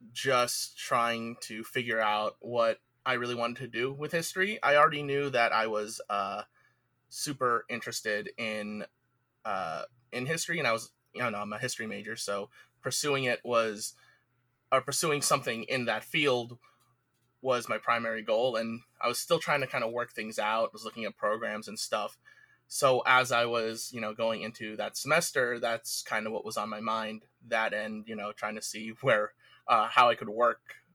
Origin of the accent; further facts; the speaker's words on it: Central Islip, New York, United States; Yes, I'm from Central Islip, actually.